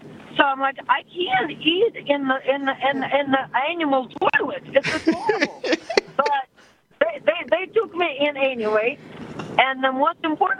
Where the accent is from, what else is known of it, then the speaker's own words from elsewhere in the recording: Russia; now in United States; You know, I'm from Russia, so but I'm here as of 1995